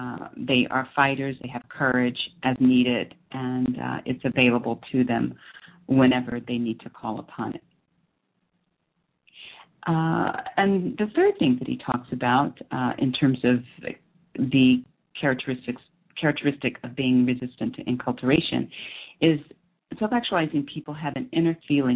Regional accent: United States; I am definitely American, definitely proud in the sense that it is part of a part of my inheritance, if you will.

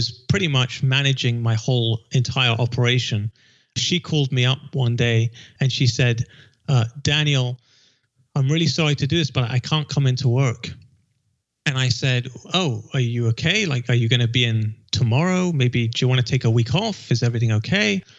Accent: London, United Kingdom; now in California, United States; She was from California. I'm from London.

